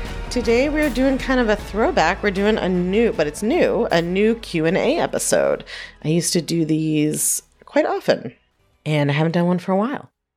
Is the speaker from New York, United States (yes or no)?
yes; New York, United States; I'm a New Yorker. I have a real traditional set of feelings about pizza.